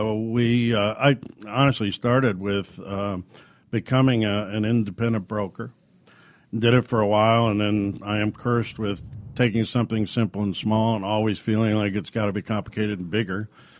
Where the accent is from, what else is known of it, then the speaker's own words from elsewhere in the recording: Ireland; being basically lazy, I'm Irish